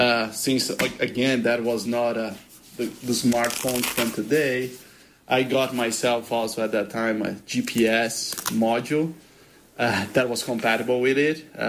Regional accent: Brazil; English is a second language; from Brazil. I hope you guys can understand my accent without subtitles

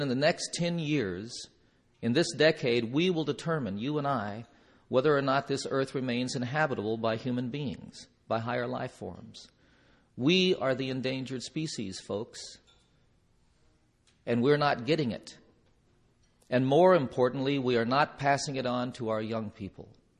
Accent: Roswell, New Mexico, United States; born there; I'm an Air Force brat. I was born in Roswell, New Mexico. My father was raised on a small family farm in Oklahoma. And I lived in a lot of different places

